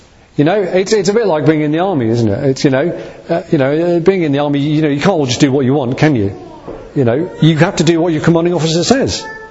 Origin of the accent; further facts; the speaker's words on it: United Kingdom; So we're British. We're sort of more, we're more reserved than that.